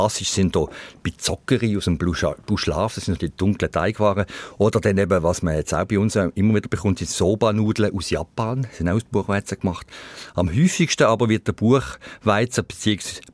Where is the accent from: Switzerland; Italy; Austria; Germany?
Switzerland